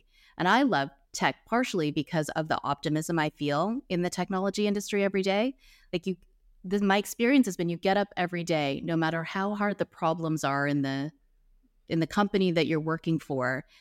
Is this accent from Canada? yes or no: yes; Nova Scotia, Canada; I was working in Toronto for a long time. I grew up in Nova Scotia, so Eastern Canada, from a small town.